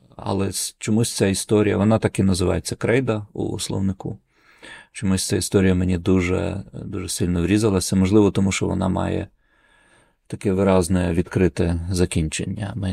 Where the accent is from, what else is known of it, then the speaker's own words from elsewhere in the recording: Lviv, Lviv Oblast, Ukraine; Це те, чого ми, львів'яни, собі якраз дуже часто не могли дозволити.